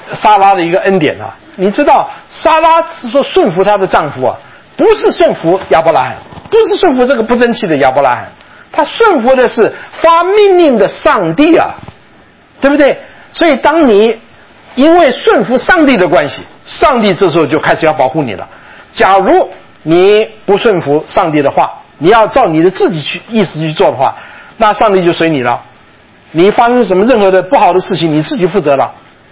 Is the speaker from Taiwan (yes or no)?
yes; Taichung, Taiwan; 派在台湾，就是我长大的地方台中